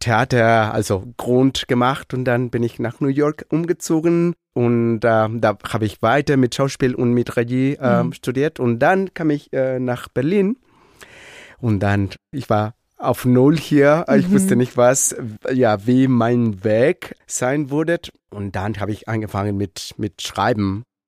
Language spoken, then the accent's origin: German; Mexico City, Mexico; German is a second language; Ich komme aus Mexiko-Stadt